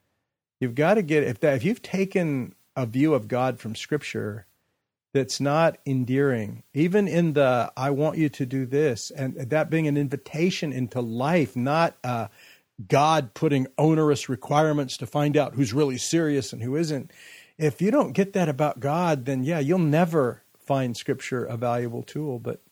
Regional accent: California, United States; I remember growing up in the Central Valley.

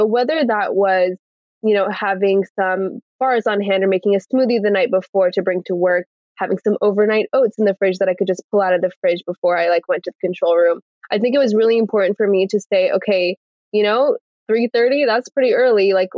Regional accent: Newport Beach, California, United States; I think I was lacking that growing up in Newport Beach.

